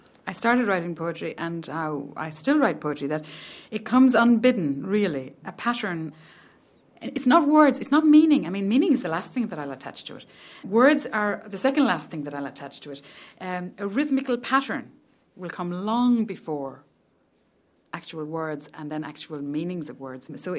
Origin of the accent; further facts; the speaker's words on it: Ireland; Being a woman maybe comes into it after that, and being Irish is maybe the least of my worries, quite honestly.